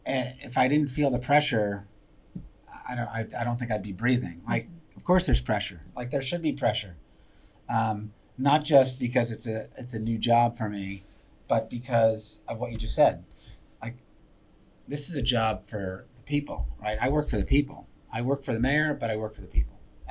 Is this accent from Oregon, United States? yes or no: no; Buffalo, New York, United States; Well, I mean, I'm from Buffalo originally.